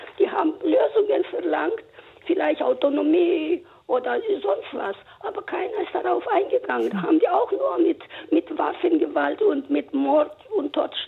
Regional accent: Greece; 86 Jahre alt und ich habe sozusagen die Besatzung. Ich stamme mal aus Griechenland

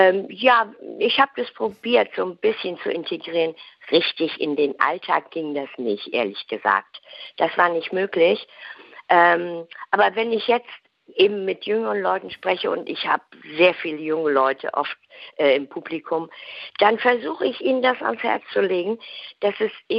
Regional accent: North Rhine-Westphalia, Germany; first language Low German; Ich bin aufgewachsen in den Lütches Dörp, in den Norberschap von Köln. Also ich kann noch Kölsch, wenn Sie das wollen.

